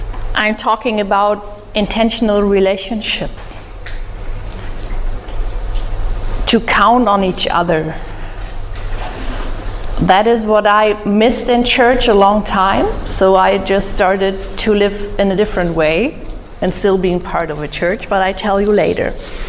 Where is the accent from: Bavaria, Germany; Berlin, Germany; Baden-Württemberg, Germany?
Bavaria, Germany; Munich; I come from Munich in Germany.